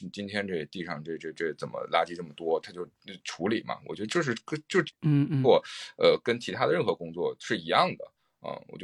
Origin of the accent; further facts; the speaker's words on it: Taiyuan, Shanxi, China; 我是山西人，山西太原的。